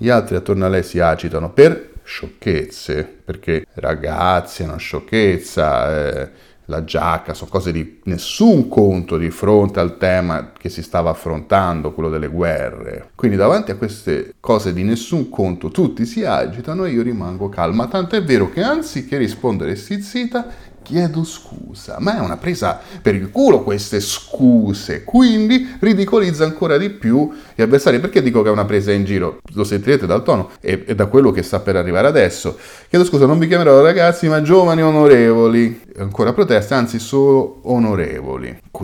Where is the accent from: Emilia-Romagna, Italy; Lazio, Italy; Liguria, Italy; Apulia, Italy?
Lazio, Italy; Rome; noi romani lo diciamo ragazzi, da romano ovviamente confermo